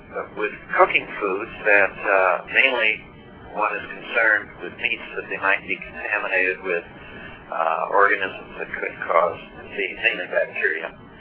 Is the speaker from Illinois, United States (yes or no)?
yes; Chicago, Illinois, United States; I was born and raised in Chicago